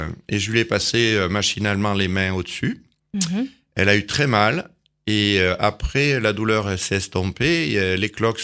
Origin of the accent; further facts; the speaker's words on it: Saint-Privat, Nouvelle-Aquitaine, France; je viens de pas très, très loin. Je suis originaire de la Corrèze, en fait. De Saint-Privat exactement. Ouais. Et je suis né dans une ferme. Je suis né sur une ferme, en fait, dans une ferme.